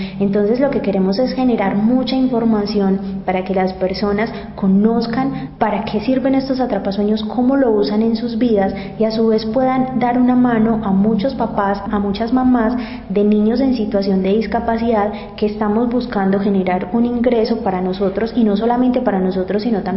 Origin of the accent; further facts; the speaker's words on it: Antioquia, Colombia; pero mamá, por Dios, nosotros somos paisas